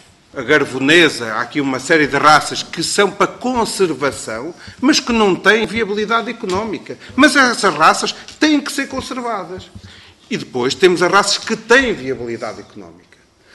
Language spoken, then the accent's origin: Portuguese; Portugal; eu sou português